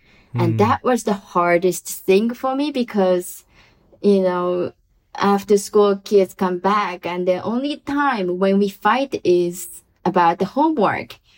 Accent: Japan; I'm from Japan.

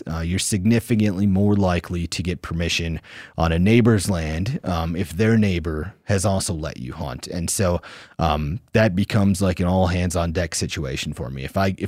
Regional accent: Belgrade, Montana, United States; We have like a sleeper community outside of Bozeman called Belgrade. I say I'm from Belgrade, Montana, and people won't recognize that name

